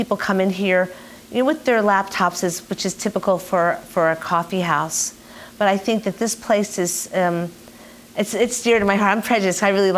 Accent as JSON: {"language": "English", "region": "New York", "country": "United States", "said": "And then I'm from New York, and then we dream about those sort of things, and we love it here."}